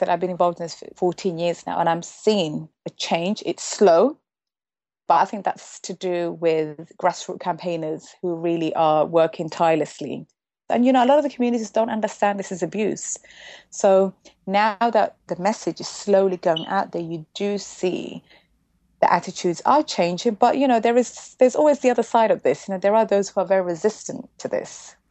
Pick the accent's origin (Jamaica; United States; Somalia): Somalia; The community I'm from the Somali community, we were told it was a religious practice